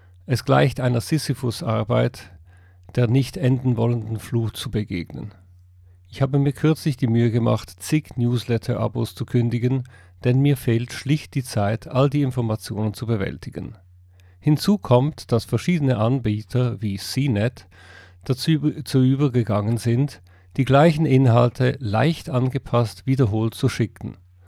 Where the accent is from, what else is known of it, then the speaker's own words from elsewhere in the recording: Zurich, Switzerland; Als Zürcher habe ich gesagt